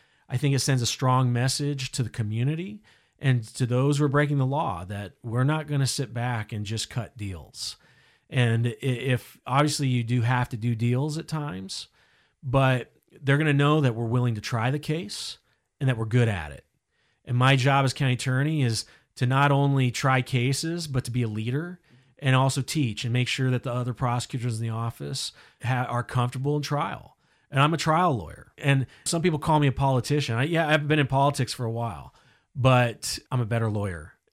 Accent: West Des Moines, Iowa, United States; Well, you know, I grew up in West Des Moines, oldest of five boys, graduated from Valley High School.

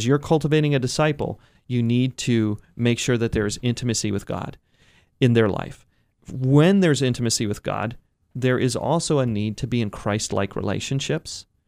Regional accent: Ohio, United States; I'm from Northeast Ohio

